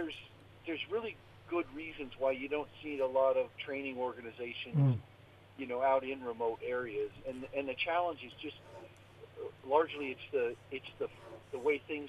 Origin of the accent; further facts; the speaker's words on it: Montana, United States; now in Australia; Well, I was born and raised in Montana.